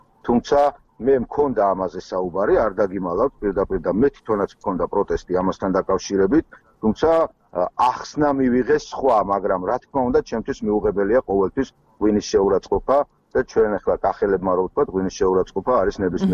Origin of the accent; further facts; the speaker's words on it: Kakheti, Georgia; სული და გული გეუბნებით როგორც კახელი კაცი